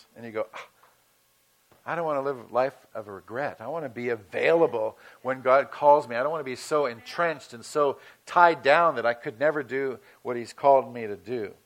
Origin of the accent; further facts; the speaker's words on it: Santa Barbara, California, United States; now in Placerville, United States; Terry and I were Southern California. I grew up in Santa Barbara. It's a beautiful city.